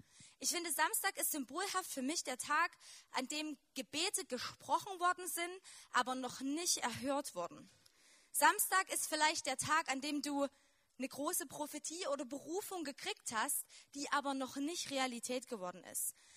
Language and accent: German; Chemnitz, Saxony, Germany; accent: Saxon; ich komme aus Chemnitz.